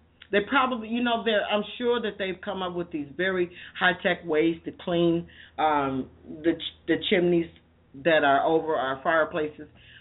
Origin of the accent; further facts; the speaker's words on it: Chicago, Illinois, United States; I remember, you know, I grew up in Chicago, so it was always the, you know, the Great Chicago Fire